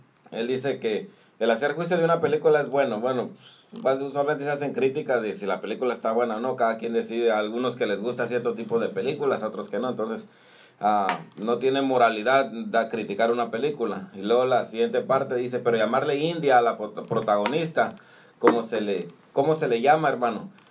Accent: Guatemala; Entonces, yo soy de Guatemala, ya antes que se ofendan.

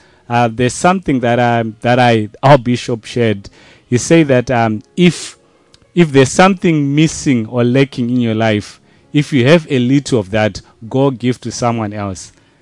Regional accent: Zimbabwe; now in South Africa; So I'm from a different country. I'm in South Africa, but I'm from Zimbabwe.

